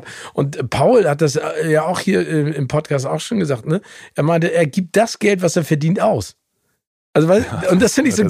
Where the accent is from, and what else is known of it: Hamburg, Germany; born or raised there; also born or lived in United States